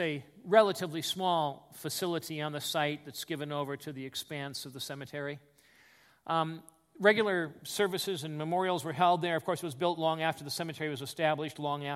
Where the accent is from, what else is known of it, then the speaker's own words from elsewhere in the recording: United States; And I thought about that as an American today, and I thought about that as a Christian.